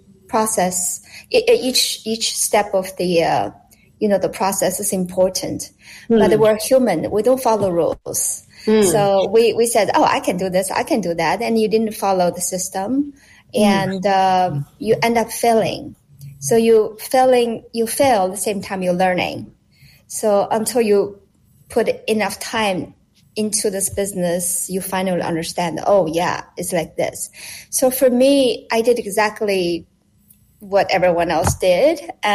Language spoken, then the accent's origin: English; Hong Kong; but I grew up in Hong Kong, so a little bit different than mainland China.